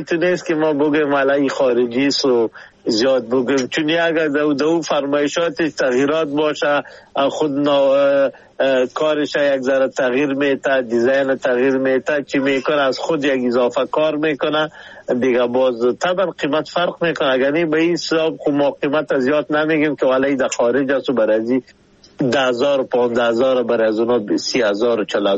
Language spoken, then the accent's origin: Persian; Afghanistan; کلگی ما شما افغان هستیم